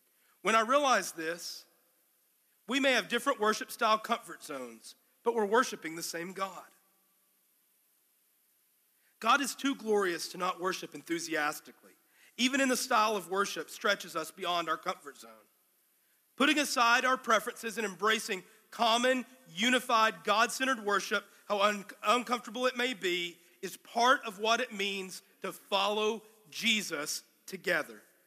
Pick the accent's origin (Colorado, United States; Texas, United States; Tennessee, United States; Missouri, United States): Texas, United States; Canyon; One summer, y'all know I came from Canyon, Texas, and in our church there, we had a church kind of like ours.